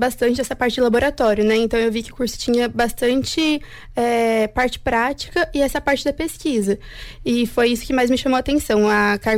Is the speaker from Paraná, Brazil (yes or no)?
yes; Londrina, Paraná, Brazil; a minha preferência era cursar e fazer aqui em Londrina mesmo, né? Como é minha cidade natal, eu não queria sair daqui.